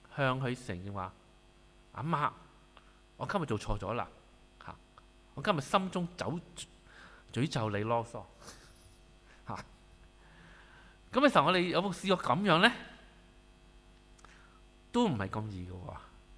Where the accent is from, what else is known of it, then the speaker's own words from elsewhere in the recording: China; 但我哋中國人嗰啲嘅元素通常都咁噶，係咪？